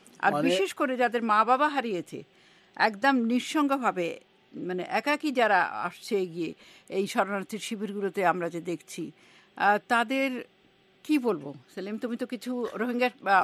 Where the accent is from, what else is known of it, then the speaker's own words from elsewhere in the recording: Bangladesh; আমি যেহেতু বাংলাদেশ থেকে এসেছি